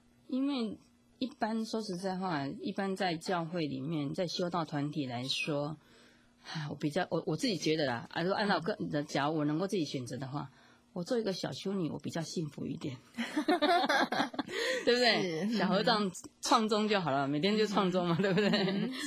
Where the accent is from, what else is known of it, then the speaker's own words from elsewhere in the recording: Taiwan; 就是因为我们是土生土长台湾人嘛。